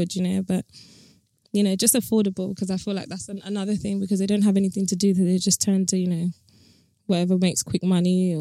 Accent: Tottenham, London, United Kingdom; You know, I grew up in an inner city neighborhood. So I grew up in Tottenham.

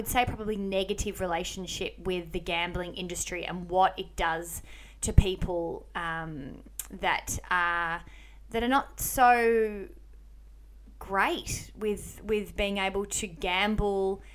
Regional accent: Essendon, Victoria, Australia; in Melbourne. I actually lived in that area of Flemington, that area. So I lived in Kensington for a long time. I grew up in Essendon.

